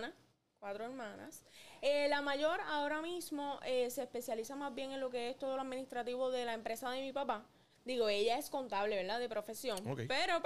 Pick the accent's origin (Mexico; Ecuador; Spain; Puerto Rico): Puerto Rico; Ponce; born there; now in Lajas, Puerto Rico; actualmente resido en Laja, pero nací en Ponce.